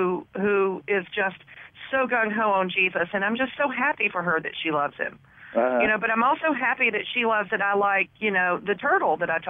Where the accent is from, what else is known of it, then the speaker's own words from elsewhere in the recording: Tennessee, United States; And, again, I grew up in the Tennessee foothills